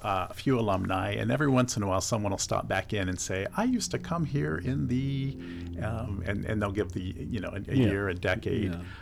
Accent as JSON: {"language": "English", "town": "Laurelville", "region": "Ohio", "country": "United States", "tie": "born or raised there", "said": "I actually grew up in Laurelville, so Hocking County."}